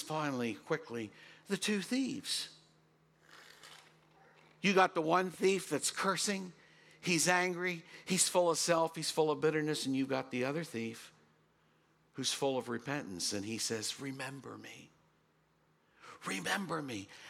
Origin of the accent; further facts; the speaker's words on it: Waynesboro, United States; You know, even in my hometown, Waynesboro, there's tattoo parlors.